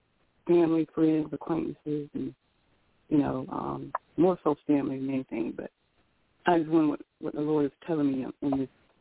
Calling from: South Carolina, United States; South Carolina.

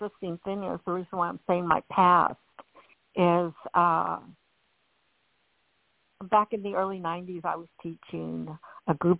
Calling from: Washington, United States; I'm calling from Northwest Washington State.

